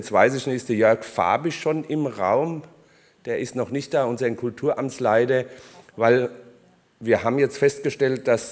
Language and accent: German; Mainz, Rhineland-Palatinate, Germany; accent: Mainz dialect; Also das Mänzerische kommt noch ziemlich gut raus, auch bei mir. Aber versuchen Sie nicht, meinen Dialekt einzuordnen